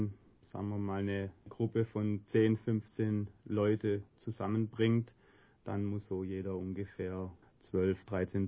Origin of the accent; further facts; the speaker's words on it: Neckarsulm, Baden-Württemberg, Germany; born there; Ich bin gebürtiger Neckarsulmer. Aber lebe jetzt schon seit 8 Jahren in der Region